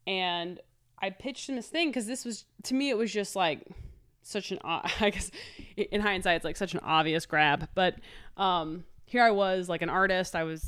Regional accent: Midwest, United States; I have a lot of friends and family. I'm from the Midwest.

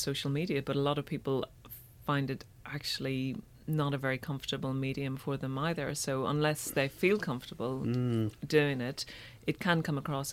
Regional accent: Northern Ireland, United Kingdom; you might have, you know, heard in my accent that, like Paul, I'm from Northern Ireland

